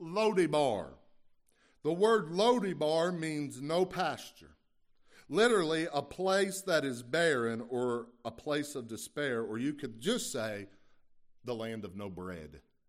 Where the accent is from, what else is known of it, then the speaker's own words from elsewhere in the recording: Lexington, Kentucky, United States; You know, I grew up in Lexington, but I'm Kentucky enough to know when somebody says, go fetch something